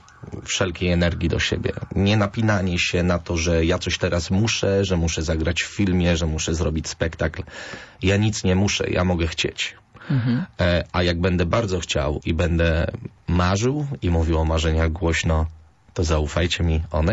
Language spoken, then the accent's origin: Polish; Kalisz, Greater Poland Voivodeship, Poland; Widziałem przez wiele lat, pochodzę z Kalisza, jak to miasto się zmienia.